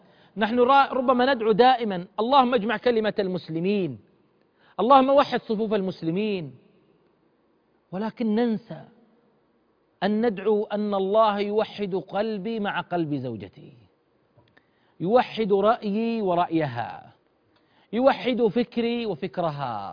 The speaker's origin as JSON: {"language": "Arabic", "region": "Eastern Province", "country": "Saudi Arabia", "said": "ذكرني محمد بطرفة عندنا بالشرقية"}